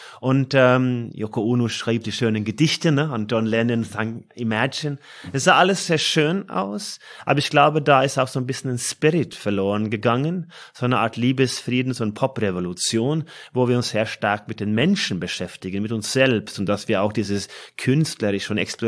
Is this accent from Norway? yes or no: yes; Norway; Und es ist in Skandinavien, also Norwegen, meine Heimat insbesondere, gab es die Frage nicht.